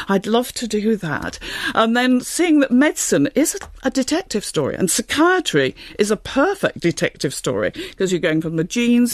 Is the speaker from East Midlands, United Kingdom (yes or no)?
yes; East Midlands, United Kingdom; So I come from Derbyshire